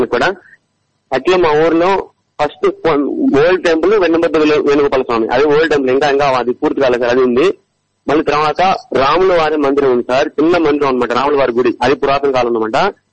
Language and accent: Telugu; Chenghiz Khan Peta, Andhra Pradesh, India; Actual first Singanna సాని పేట మా ఊరు పేరు. సింగన్న సాని, ఈ కొండవీళ్ళు రెడ్డి రాజులు పరిపాలించే కాలంలో మా ఊరు పేరు సింగన్న సానిపేట అండి.